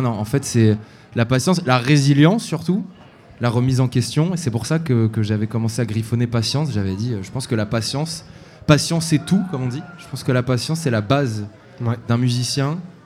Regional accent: Tulle, Nouvelle-Aquitaine, France; Oula, c'est un peu compliqué, mais moi j'ai grandi à Tulle, en Corrèze.

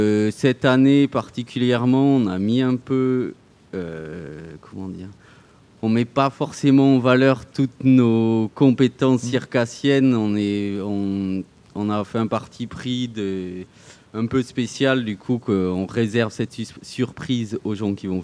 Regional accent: Occitanie, France; Ouais, je viens de l'Aveyron.

